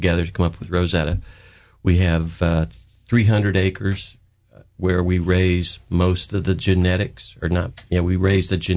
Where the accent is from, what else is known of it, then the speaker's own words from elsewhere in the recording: Indiana, United States; also born or lived in Arkansas; I grew up in the Midwest in Indiana. Mm-hmm. I went out and ran a ranch out in northern Arkansas.